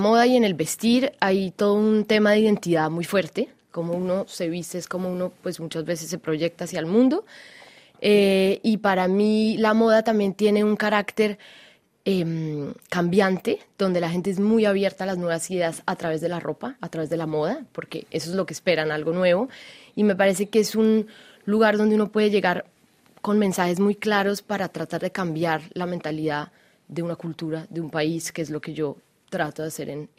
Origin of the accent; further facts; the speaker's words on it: Colombia; also born or lived in France; nací en Colombia, viví entre Francia y Colombia en mi infancia, estudié diseño de modas acá, pero siempre tuve claro que quería regresar.